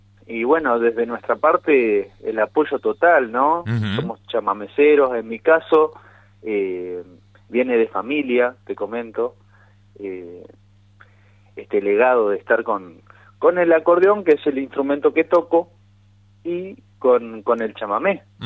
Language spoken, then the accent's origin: Spanish; Tigre, Buenos Aires Province, Argentina; born there; Soy nacido en Tigre, Buenos Aires, uh-huh, pero mi familia es de Corrientes, de Curuzucuatía Corrientes, la tierra